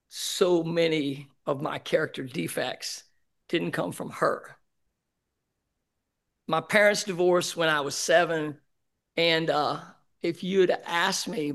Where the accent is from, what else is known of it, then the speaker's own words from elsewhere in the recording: Newport, Arkansas, United States; He said, I'm from Newport, Arkansas, is what I said.